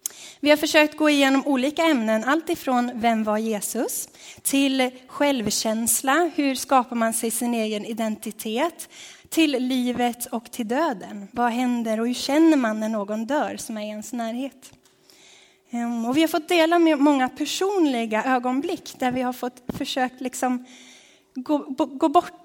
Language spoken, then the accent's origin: Swedish; Dalarna County, Sweden; Jag är en trogen dalkulla och har flyttat ner hit för inte så länge sedan. Utan i augusti så flyttade vi ner hit, jag och min man Jibril.